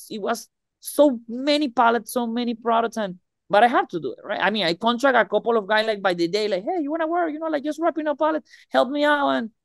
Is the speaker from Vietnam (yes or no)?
no; Venezuela; English is a second language; moved away as an adult; now in United States; all right? I'm from Venezuela. I have been living in the U.S. since 2012